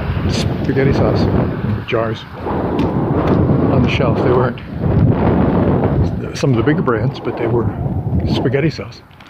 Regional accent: New England, United States; What I grew up with in New England as American chop suey is actually pretty well known in other parts of the world as goulash.

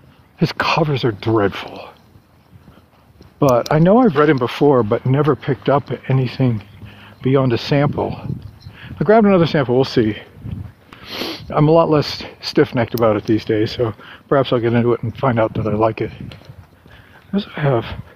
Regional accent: New England, United States; growing up in New England, I noticed the sky seemed a lot bluer in the fall

